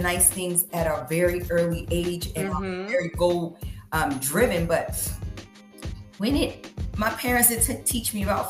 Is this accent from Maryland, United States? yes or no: yes; Baltimore, Maryland, United States; also born or lived in Allentown; we grew up in Baltimore City. I'm originally from Allentown and I'm Puerto Rican. So Puerto Rican family, six brothers and sisters, like we were those people.